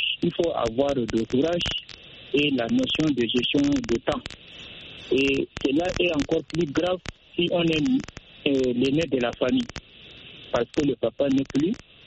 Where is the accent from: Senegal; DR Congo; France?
Senegal; mon cas, je suis un Sénégalais.